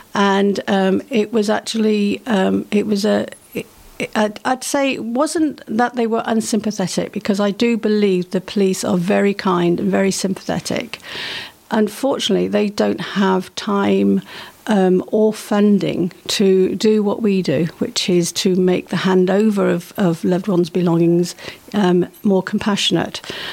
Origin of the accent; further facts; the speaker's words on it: Sidmouth, South West England, United Kingdom; Well, I'm, well, I've been in Sidmouth since I was a very, very young child. I'm really, really old now, so I would say a long time.